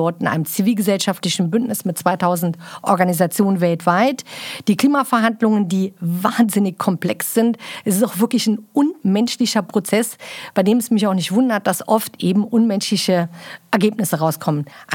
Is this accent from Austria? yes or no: no; Saarland, Germany; accent: Saarland dialect; Auch mein saarländischer Dialekt?